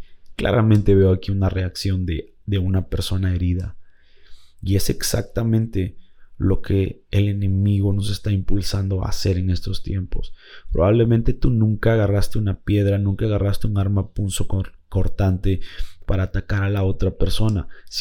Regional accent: Peru; lo hemos visto ahora aquí en mi país, aquí en Perú

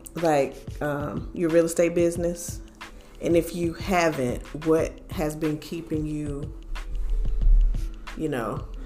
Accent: Flint, Michigan, United States; I came from Flint, Michigan, and I had two homes myself

